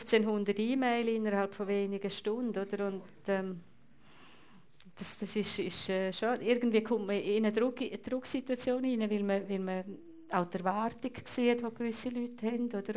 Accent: Graubünden, Switzerland; Ich bin als Bündner ja auch gewöhnt, autonom zu sein und auch in den Bergen allein zu sein

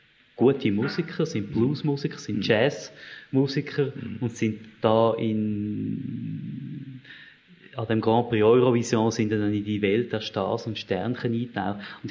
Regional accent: Switzerland; Also als Schweizer tendenziell eher Letzter

